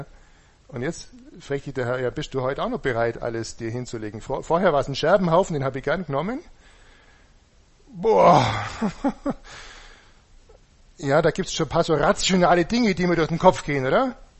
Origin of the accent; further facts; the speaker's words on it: Buxheim, Bavaria, Germany; Ich bin ja in Buxheim aufgewachsen.